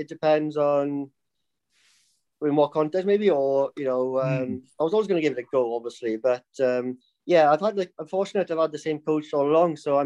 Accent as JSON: {"language": "English", "region": "Wales", "country": "United Kingdom", "tie": "born or raised there", "said": "local villages around where I grew up then in Carmarthenshire there."}